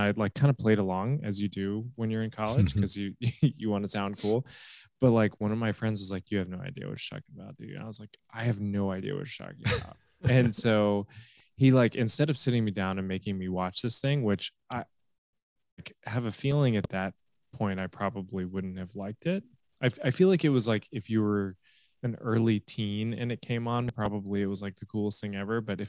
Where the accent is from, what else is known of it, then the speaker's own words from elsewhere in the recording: Turkey; So I grew up in Turkey in the 1990s